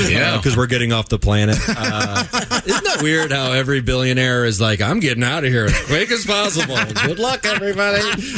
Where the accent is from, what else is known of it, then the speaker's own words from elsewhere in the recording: Dayton, Ohio, United States; I was in my hometown of Dayton.